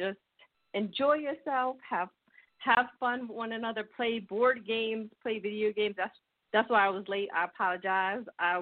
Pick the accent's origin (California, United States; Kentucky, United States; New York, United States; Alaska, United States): New York, United States; especially being in New York and being a New Yorker, you're on the go constantly.